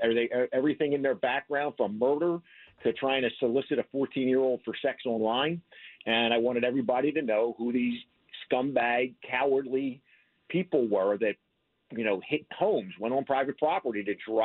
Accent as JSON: {"language": "English", "town": "Philadelphia", "region": "Pennsylvania", "country": "United States", "tie": "born or raised there", "said": "It breaks my heart, Dom, to see my hometown like that."}